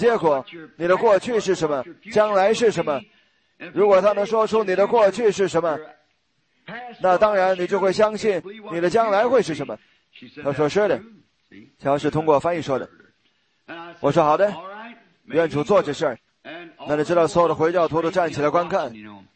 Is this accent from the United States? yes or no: yes; United States; 我说，我是美国人。